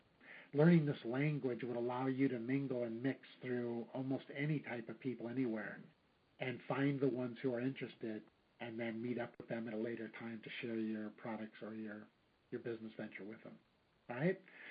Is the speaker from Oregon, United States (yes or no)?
yes; Oregon, United States; I'm really from Oregon, and there we have adult foster care homes.